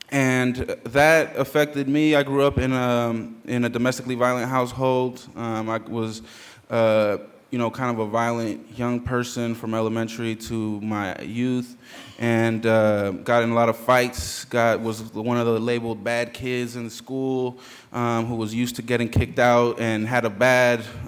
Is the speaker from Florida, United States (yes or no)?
no; Oakland, California, United States; I was raised in San Francisco in East Oakland by two immigrant parents from El Salvador and Guatemala